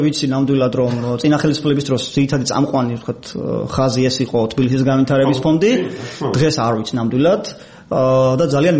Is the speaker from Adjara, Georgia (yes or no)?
yes; Batumi, Adjara, Georgia; რეალურად მე ბათუმში დავიბადე, გავიზარდე